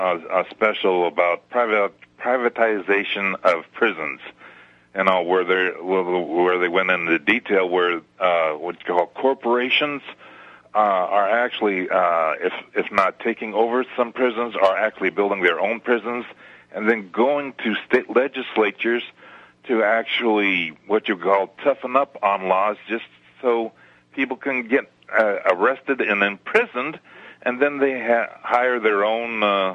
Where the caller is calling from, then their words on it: Omaha, Nebraska, United States; Omaha, Nebraska.